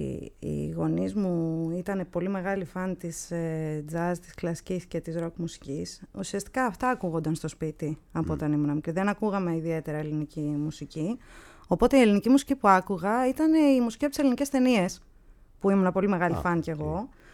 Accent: Patras, Western Greece, Greece; also born or lived in Aigio; τα πρώτα χρόνια στο Αίγιο, είναι η καταγωγή μου από το Αίγιο, αλλά μεγάλωσα στην Πάτρα ουσιαστικά.

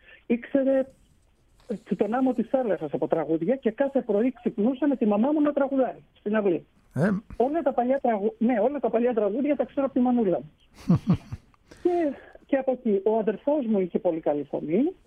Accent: Edessa, Central Macedonia, Greece; born there; also born or lived in Thessaloniki; Λοιπόν, γεννήθηκα το 60 στην Έβεσα.

